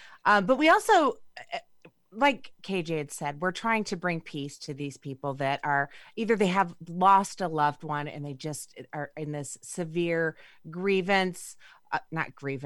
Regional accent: Griffith, Indiana, United States; I grew up in Griffith, Indiana, and I prefer to talk to dead people.

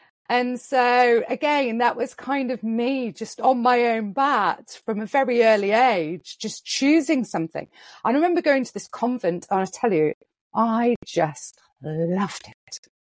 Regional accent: England, United Kingdom; I get 50 pence for singing at a wedding. And so this was big money

